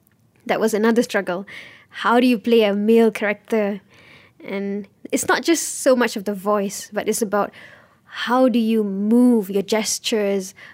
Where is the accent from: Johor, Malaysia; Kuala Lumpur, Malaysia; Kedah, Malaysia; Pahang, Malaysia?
Pahang, Malaysia; also born or lived in Sarawak; I was born in Sarawak and I grew up in Pahang. So the normal Bahasa Malaysia is okay.